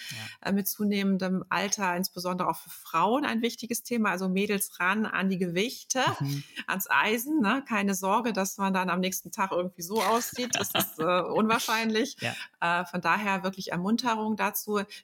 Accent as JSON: {"language": "German", "town": "Düsseldorf", "region": "North Rhine-Westphalia", "country": "Germany", "said": "Ich komme aus Düsseldorf, habe da meine Praxis für Ernährungsberatung."}